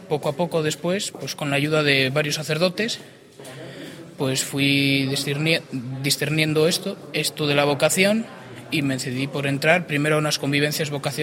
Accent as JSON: {"language": "Spanish", "town": "Maliaño", "region": "Cantabria", "country": "Spain", "said": "Pues soy de Maliaño y la parroquia a la que pertenezco es el Santo Cristo de Maliaño, es la parroquia nueva."}